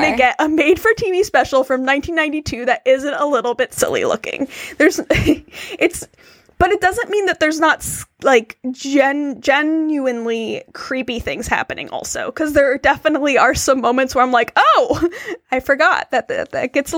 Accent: United States; Yeah, I think as an American, especially going into this cold, it helps to have the background and the history

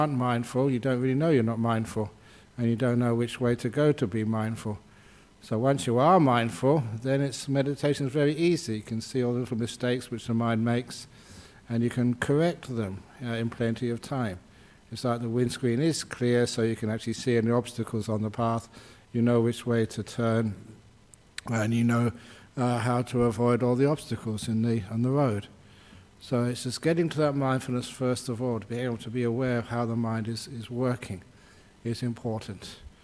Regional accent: London, United Kingdom; where I grew up over in London in the 50s.

